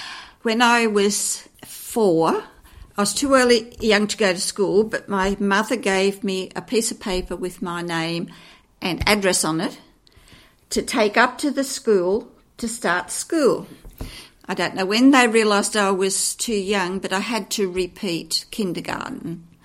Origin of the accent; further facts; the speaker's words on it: Tarrawanna, New South Wales, Australia; I grew up in Tarawana. It was two streets. There was just cow paddocks between Tarawana Road, and that ran right around, to the Princess Highway.